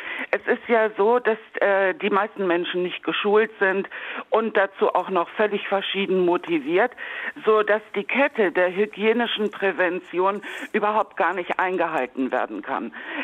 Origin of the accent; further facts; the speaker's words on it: Hamburg, Germany; ich komme jetzt aus der Nähe von Hamburg